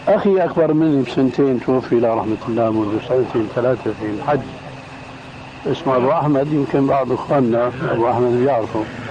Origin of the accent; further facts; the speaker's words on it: Damascus, Damascus Governorate, Syria; كان يجوا ناس عندنا في دمشق يعمل حلقة